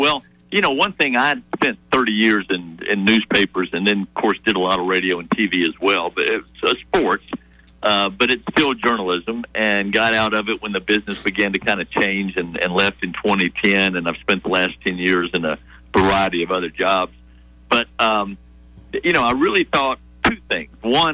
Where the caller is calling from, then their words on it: Birmingham, Alabama, United States; I'm in Birmingham.